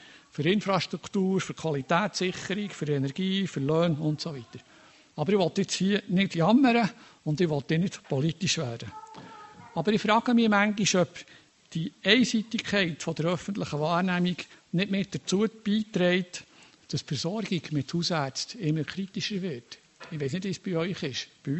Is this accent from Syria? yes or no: no; Switzerland; kurz nachdem wir als Schweizer Stimmbürger zwei Initiativen zur Senkung der Gesundheitskosten der Urne deutlich abgelehnt haben